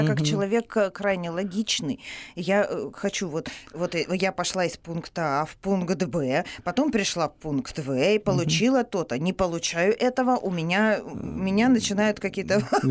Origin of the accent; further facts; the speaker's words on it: Luhansk, Luhansk Oblast, Ukraine; moved away; вот в Луганске, я из Луганска, переселенка